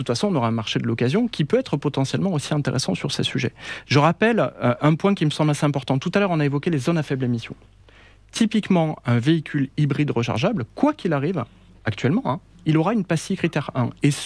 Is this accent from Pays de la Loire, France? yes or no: no; Saint-Gaudens, Occitanie, France; moi je suis originaire de Saint-Gaudens, donc j'adore cette région